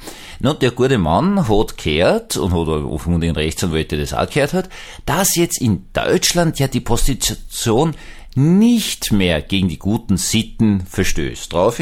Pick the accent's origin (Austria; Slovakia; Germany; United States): Austria; Weiß nicht genau, bin ja Österreicher